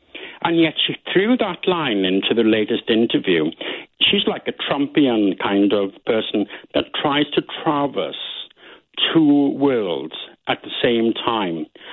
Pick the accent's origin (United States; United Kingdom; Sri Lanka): United Kingdom; Wales; now in London, United Kingdom; Listen, I moved to London from Wales 30 years ago because I love the multicultural aspect of this city that I now live in.